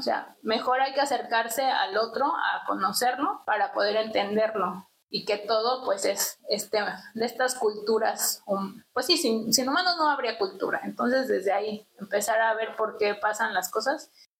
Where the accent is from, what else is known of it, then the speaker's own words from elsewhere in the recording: Mexico; cómo es que podríamos tomar el ejemplo como mexicanos y mexicanas para despuntar